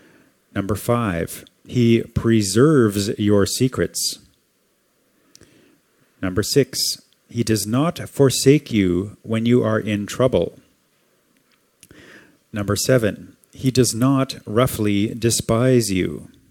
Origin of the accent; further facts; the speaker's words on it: Canada; like I came from Canada, and Canada is known for having a very, let's just say, loose culture, more informal.